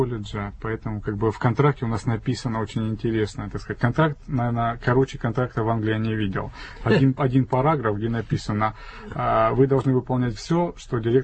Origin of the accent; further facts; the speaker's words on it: Rostov-on-Don, Rostov Oblast, Russia; я из Ростова-на-Дону.